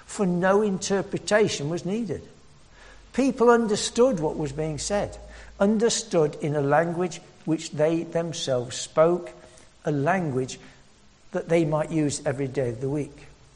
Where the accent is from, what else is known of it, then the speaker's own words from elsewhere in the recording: East Midlands, United Kingdom; I was born and brought up in Nottinghamshire, and for a time we lived next door in Nottinghamshire to my father's mother